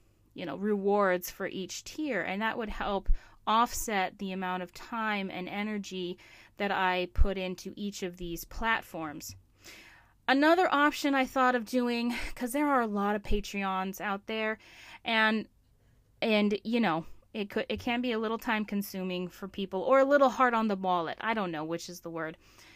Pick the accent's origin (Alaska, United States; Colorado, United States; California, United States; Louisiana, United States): Alaska, United States; born or raised there